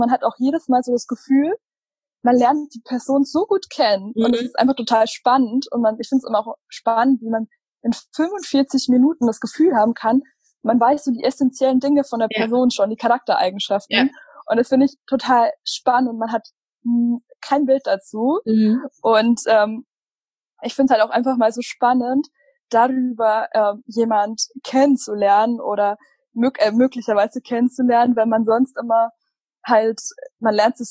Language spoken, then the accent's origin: German; Bavaria, Germany; also born or lived in Munich / Cologne; now in Hamburg, Germany; ich komme eigentlich aus Süddeutschland, also ziemlich mittig aus Bayern, also so mittig zwischen München und Nürnberg, aus dem Nirgendwo vom Dorf. Ich bin jetzt so die letzten Jahre, habe ich in München, Köln und Hamburg gewohnt, also ich bin ein paar Mal umgezogen.